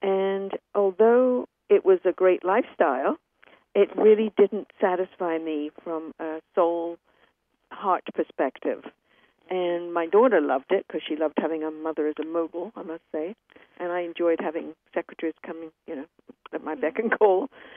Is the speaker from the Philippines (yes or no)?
no; England, United Kingdom; because I grew up in England, we've always been involved in the metaphysical.